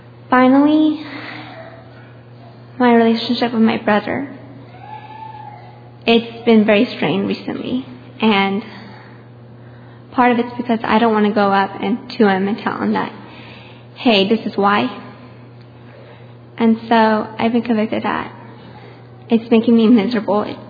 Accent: Sacramento, California, United States; First off, I'm from Sacramento, California.

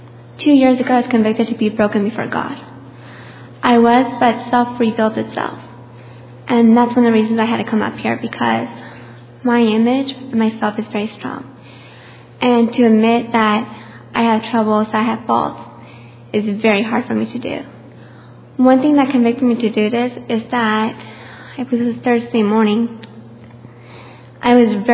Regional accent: Sacramento, California, United States; First off, I'm from Sacramento, California.

